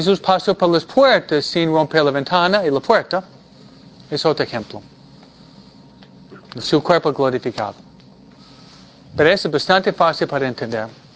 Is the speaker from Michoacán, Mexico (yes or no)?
yes; Michoacán, Mexico; born there; yo nací en Michoacán